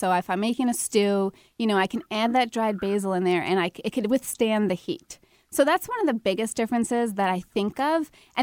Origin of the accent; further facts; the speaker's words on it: New York, United States; accent: New York; Yes, my New York accent is slipping out.